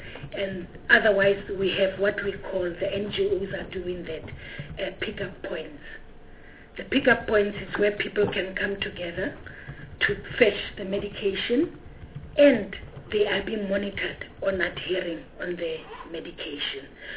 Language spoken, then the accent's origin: English; Tshwane, Gauteng, South Africa; I know they are only where I am because I'm from Chwane, and this is the NHI pilot area.